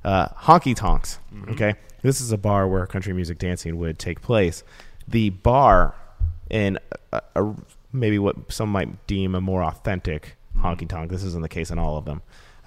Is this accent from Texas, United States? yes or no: yes; Texas, United States; See, I'm from Texas, so I can relate to that.